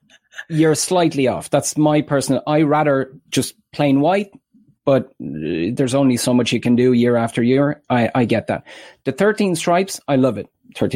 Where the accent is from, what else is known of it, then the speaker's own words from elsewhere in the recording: Ireland; as an Irishman, I think that's a very slippery slope.